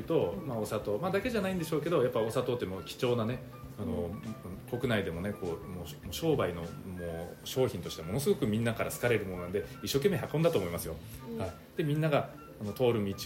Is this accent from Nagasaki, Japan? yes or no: yes; Nagasaki, Japan; で私ね島原半島の出身なんですけど